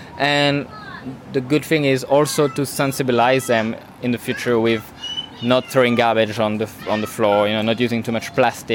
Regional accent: Martinique; now in Union Island, St Vincent and the Grenadines; I live on Union Island. I'm from Martinique. I'm French.

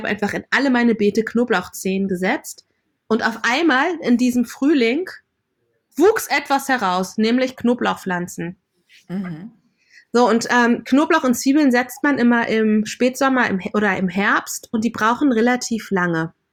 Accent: Lower Saxony, Germany; born there; Also ich bin in Deutschland geboren, in Niedersachsen. Da wachsen viele Knollengemüse.

